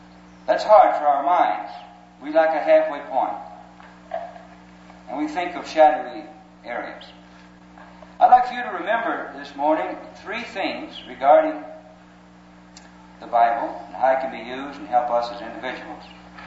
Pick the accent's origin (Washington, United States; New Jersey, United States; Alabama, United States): Alabama, United States; I was born and reared in Alabama. I'd gone to church ever since I was a small boy.